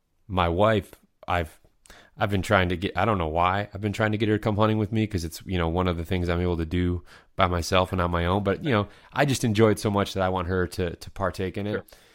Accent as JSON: {"language": "English", "region": "Michigan", "country": "United States", "said": "You know, you're from Pennsylvania, I'm from Michigan"}